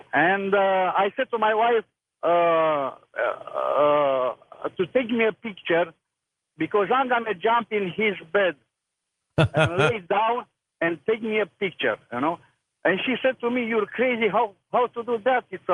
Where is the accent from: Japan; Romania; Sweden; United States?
Romania; English is a second language; Okay, I'm from Romania.